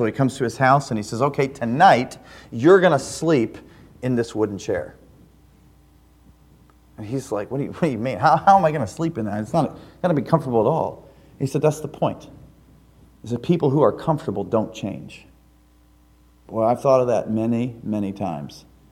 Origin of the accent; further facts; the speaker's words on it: Midwest, United States; I grew up in the Midwest, and we had some sand, but I did not know.